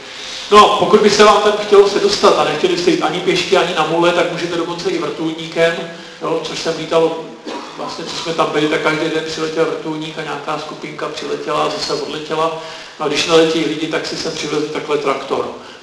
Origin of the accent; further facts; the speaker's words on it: Jablonec nad Nisou, Liberec Region, Czechia; na poměry u nás, já jsem z Jablonce, že jo, tak u nás